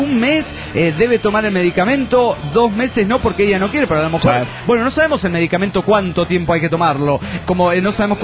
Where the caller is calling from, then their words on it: Chetumal, Quintana Roo, Mexico; de Chetumal, Quintana Roo, México.